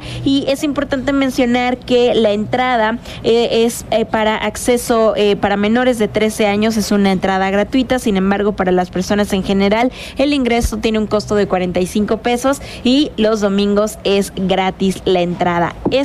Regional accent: Mexico; de alguna manera nos representan en otros lugares como mexicanos

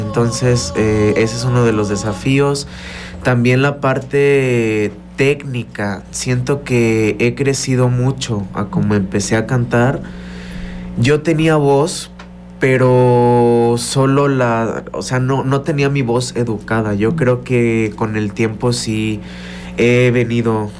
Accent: Mexico; por amor también a mi tierra, ¿no? A mi México.

